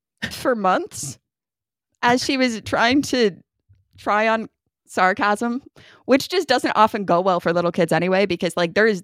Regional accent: New York, United States; moved away as an adult; I lived in New York till I was 24 and I'd be like, I'm from here. I just say some words in a different way.

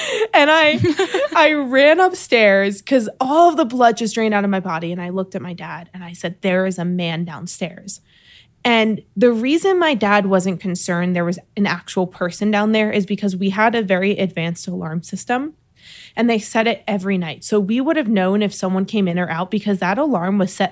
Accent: New York, United States; But I grew up in New York, so everything was farm back then, you know?

